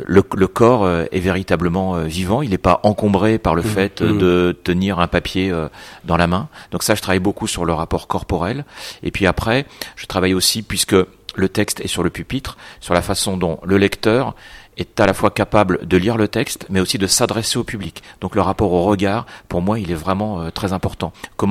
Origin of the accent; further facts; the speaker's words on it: Brittany, France; moi j'ai passé mon enfance en Bretagne, par exemple, du côté maternel, donc ma famille vient de Bretagne, donc j'ai un lien fort avec l'océan